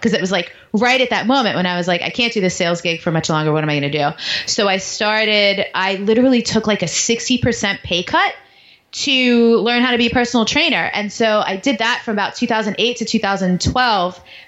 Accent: New York, United States; and I grew up in New York, so the diversity was like a home environment for me, very comfortable.

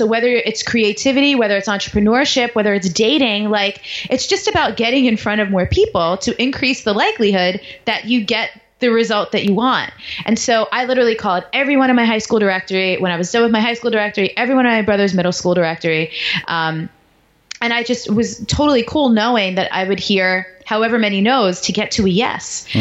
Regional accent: New York, United States; and I grew up in New York, so the diversity was like a home environment for me, very comfortable.

